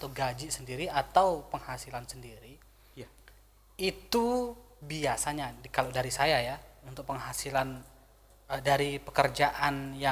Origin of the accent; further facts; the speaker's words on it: East Lombok, West Nusa Tenggara, Indonesia; saya dari Lombok Timur.